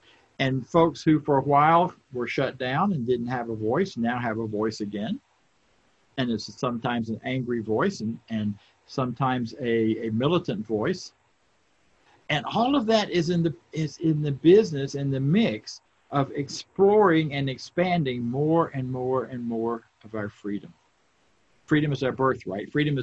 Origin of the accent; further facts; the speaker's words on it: the South, United States; born there; I was born in the South, deep South.